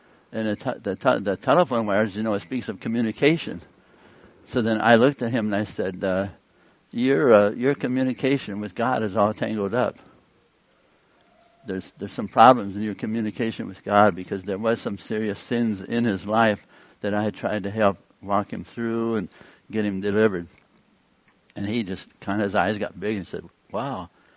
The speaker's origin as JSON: {"language": "English", "region": "Pennsylvania", "country": "United States", "tie": "born or raised there", "said": "Of when I was young, I grew up in Pennsylvania, up in the Appalachian. I would describe myself as a hillbilly."}